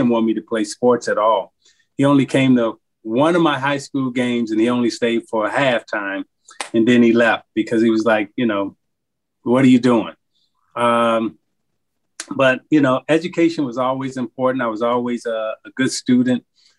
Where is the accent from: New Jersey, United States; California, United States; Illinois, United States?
Illinois, United States; Chicago; And I'm from Chicago, right? So I'm thinking, like, he giving me a compliment.